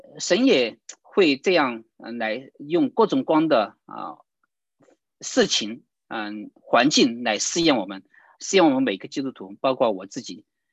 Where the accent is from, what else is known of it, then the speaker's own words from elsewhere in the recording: China; 为自己我们中国人喜欢就是光宗耀祖